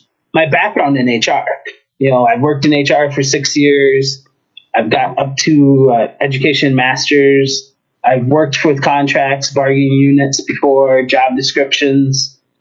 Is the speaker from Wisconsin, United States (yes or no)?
no; Duluth, Minnesota, United States; I was born and raised in Duluth. I graduated from Duluth East. I just love this city.